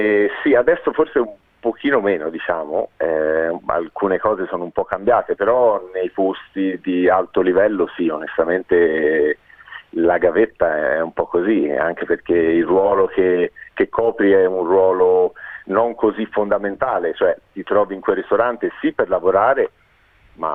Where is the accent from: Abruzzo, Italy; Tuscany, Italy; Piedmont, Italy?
Tuscany, Italy; Florence; accent: Florentine; Io vengo da Firenze, come potrete sentire facilmente dal mio accento.